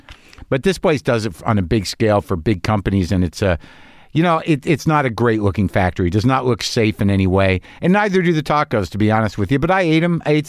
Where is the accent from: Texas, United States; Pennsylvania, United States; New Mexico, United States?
New Mexico, United States; I guess it's because I grew up in New Mexico.